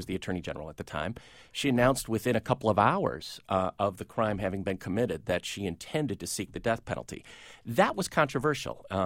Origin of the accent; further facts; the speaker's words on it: Chicago, Illinois, United States; And, you know, I grew up in Chicago.